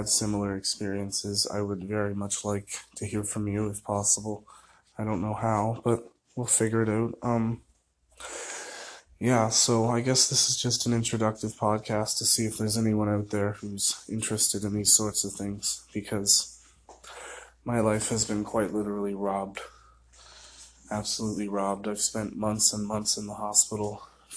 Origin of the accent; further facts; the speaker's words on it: Oshawa, Ontario, Canada; born there; I was born in Oshawa, Ontario, Canada, in 1994 on September 11th.